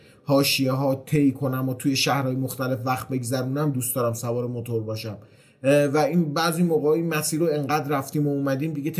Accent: Tehran, Tehran Province, Iran; مثلا ما تهرانیم

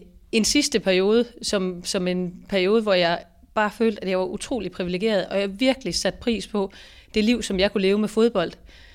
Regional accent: Stensballe, Central Denmark Region, Denmark; Jeg har startet i Stensballe, hvor jeg voksede op, og så har jeg været omkring Aarhus her

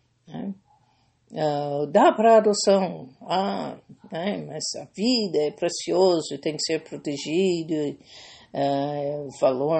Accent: Ohio, United States; A região do país onde eu fui criado, Ohio, mais perto do estado de West Virginia

